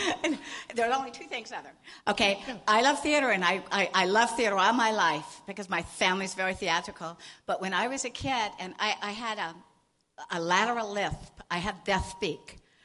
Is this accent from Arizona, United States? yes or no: no; Austin, Texas, United States; also born or lived in Stuttgart, Germany / Berlin, Germany; I was born in Stuttgart, Germany, and I grew up in Berlin. My father was American military. He was counterintelligence. I spent the rest of my childhood in Texas, in Austin, Texas.